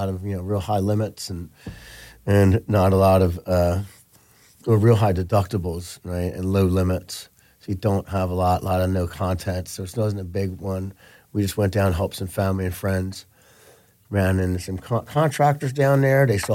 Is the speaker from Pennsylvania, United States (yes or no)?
yes; Philadelphia, Pennsylvania, United States; You know, my partner's gonna get hey Philly. I'm from Philly, yo.